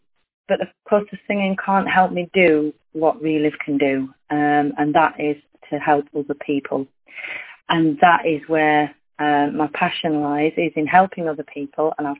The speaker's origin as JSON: {"language": "English", "town": "Sheffield", "region": "Yorkshire and the Humber", "country": "United Kingdom", "said": "from Sheffield in South Yorkshire in England."}